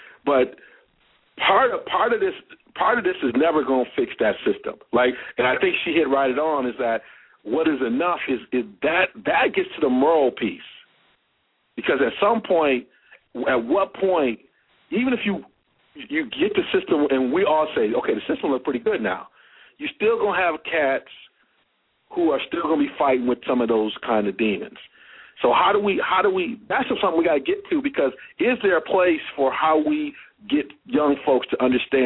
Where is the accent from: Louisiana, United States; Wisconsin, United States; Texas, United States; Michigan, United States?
Michigan, United States; I'm from Michigan, so you always, and Phil from Michigan, you always welcome to the show.